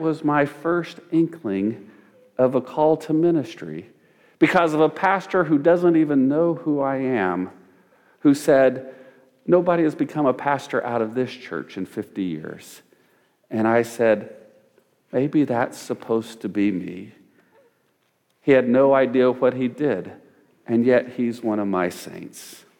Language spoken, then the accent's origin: English; Hutchinson, United States; His parents attended the church where I grew up in Hutchinson.